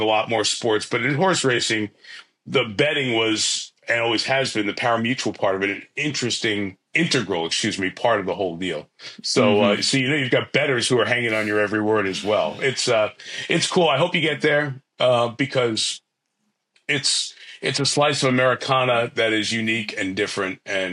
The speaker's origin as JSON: {"language": "English", "region": "New York", "country": "United States", "tie": "born or raised there", "said": "I grew up in New York. Know what New York fans are like. That's how I was raised."}